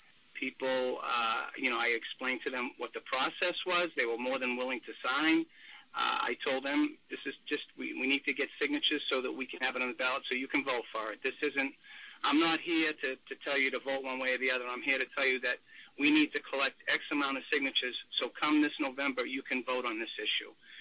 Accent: Salem, United States; I was born and raised in Salem.

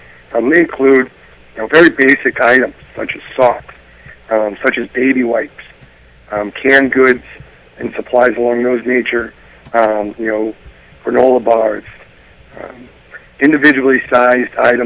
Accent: Gloucester, Massachusetts, United States; So I'm local. I'm from Gloucester originally. You know, grew up and raised in Gloucester.

